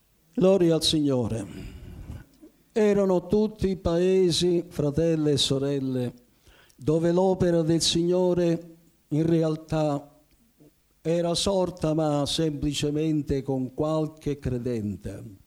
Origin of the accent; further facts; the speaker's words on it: Barrafranca, Sicily, Italy; la prima sede che io ebbe fu Barrafranca, il mio paese nativo, pensando che lì c'erano i miei parenti, gli amici, i ragazzi con i quali eravamo cresciuti